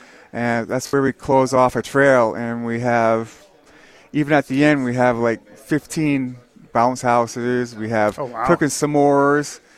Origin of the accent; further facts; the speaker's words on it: Maine, United States; I'm from Maine.